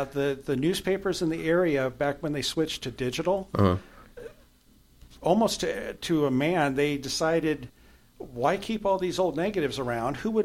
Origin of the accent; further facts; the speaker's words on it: Turlock, California, United States; Well, I was born in Turlock, and I always wanted to do something for my hometown, even though I've moved away and moved back several times.